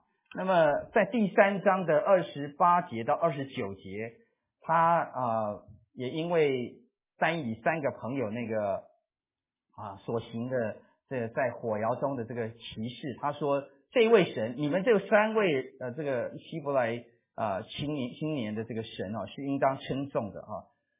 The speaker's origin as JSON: {"language": "Chinese", "country": "China", "said": "我们中国人喜欢称为这个投奔敌人叫汉奸哈。"}